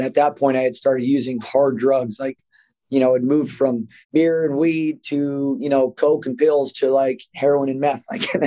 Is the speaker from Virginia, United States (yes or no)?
no; Temecula, California, United States; I grew up here. My parents are from San Diego. I grew up in Temecula